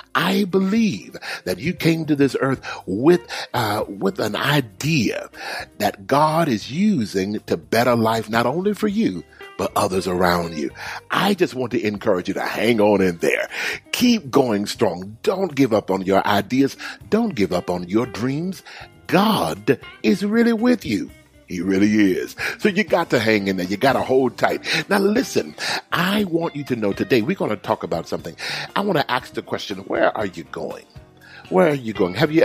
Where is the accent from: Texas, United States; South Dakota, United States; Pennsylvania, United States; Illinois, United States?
Texas, United States; Houston; And I forgot how hot it gets in Houston. Now, that's my hometown, and I love Houston.